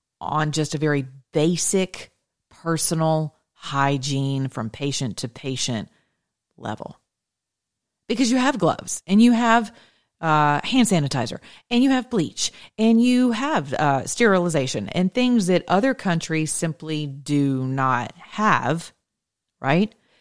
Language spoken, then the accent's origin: English; United States; because we have this idea that we're American and I love my nation.